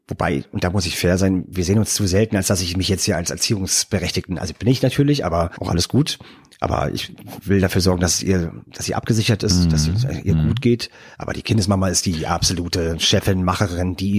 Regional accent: Berlin, Germany; Und dann bin ich in Berlin aufgewachsen, habe ja die ganze Zeit in Berlin gelebt

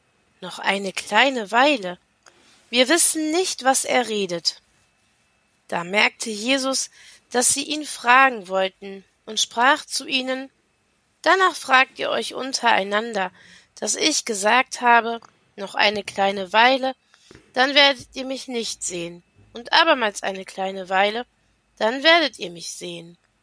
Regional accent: Monheim am Rhein, North Rhine-Westphalia, Germany; ich komme aus Monheim am Rhein, das ist in der Nähe von Düsseldorf und Leverkusen. Ich bin aus der Rheinischen Landeskirche

